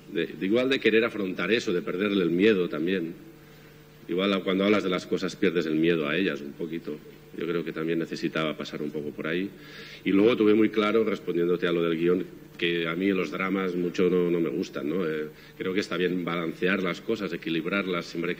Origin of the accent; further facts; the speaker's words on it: Argentina; El personaje de la película es actor, yo soy actor. Es argentino, yo soy argentino.